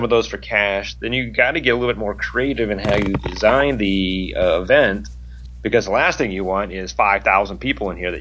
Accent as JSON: {"language": "English", "region": "Midwest", "country": "United States", "tie": "born or raised there", "said": "Me being the born and raised in the Midwest polite guy."}